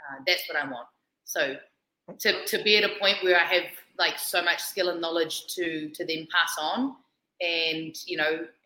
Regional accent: New Zealand; Hey, sue me, I'm Kiwi. Talking English over here.

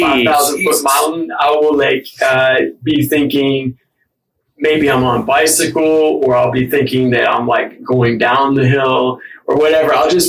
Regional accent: Berea, Ohio, United States; growing up in Berea, we had the Cleveland Browns training facility there.

